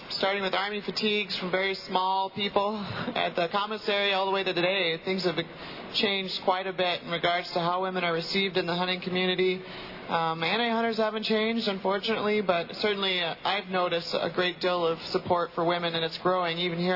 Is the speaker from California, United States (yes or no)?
yes; California, United States; well, I'm from California originally, so it gives you an idea of the atmosphere that we grew up in.